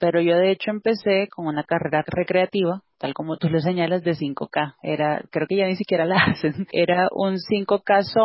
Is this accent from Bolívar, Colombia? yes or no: yes; Cartagena, Bolívar, Colombia; moved away as an adult; now in Bogotá, Colombia; yo soy de Cartagena de Indias, me mudé a Bogotá para estudiar en la sede de Bogotá de la Universidad Nacional de Colombia en el año 2007 y me quedé viviendo aquí en esta ciudad